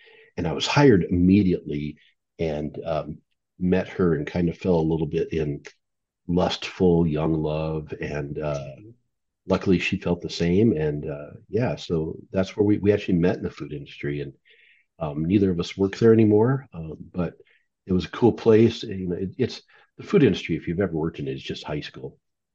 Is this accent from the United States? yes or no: yes; Flandreau, South Dakota, United States; We moved to my hometown, Flandreau, South Dakota. I graduated high school there.